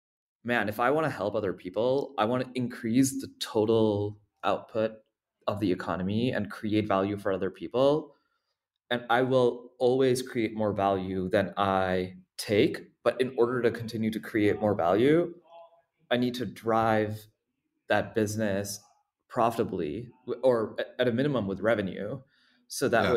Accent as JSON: {"language": "English", "country": "India", "tie": "born or raised there", "said": "I grew up actually part in India."}